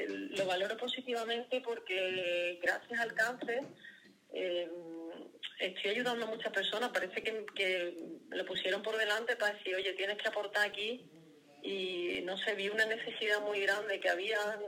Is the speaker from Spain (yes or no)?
yes; Cádiz, Andalusia, Spain; Yo soy de Cádiz, y en este caso me derivaron a Sevilla